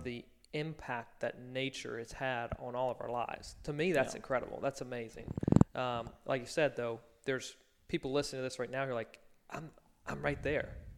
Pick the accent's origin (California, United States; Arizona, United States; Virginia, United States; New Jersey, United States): Virginia, United States; I mean, I grew up in Virginia.